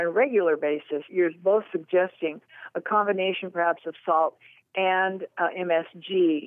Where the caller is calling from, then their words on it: Fallbrook, California, United States; I'm calling from Fallbrook, California.